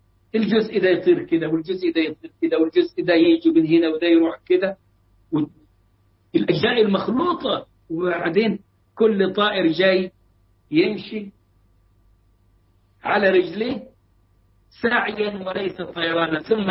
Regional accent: Upper Egypt, Egypt; يقول عندنا في الصعيد اخلط وابلط

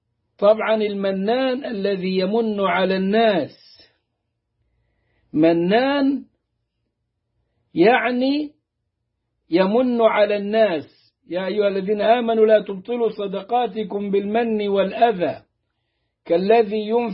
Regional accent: Upper Egypt, Egypt; كنا نراها عندنا في الصعيد

